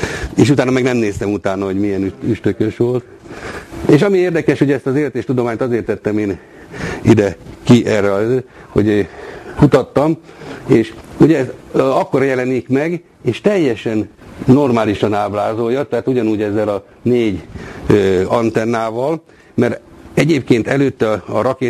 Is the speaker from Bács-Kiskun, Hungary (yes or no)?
yes; Kiskunfélegyháza, Bács-Kiskun, Hungary; Én 49-ben Kiskunfélegyházán születtem.